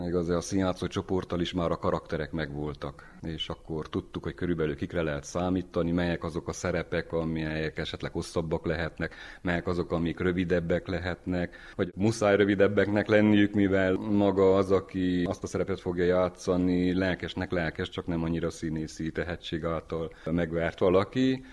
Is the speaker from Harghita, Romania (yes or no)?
yes; Miercurea Ciuc, Harghita, Romania; csíkszeredai vagyok, 52 éves, programozó.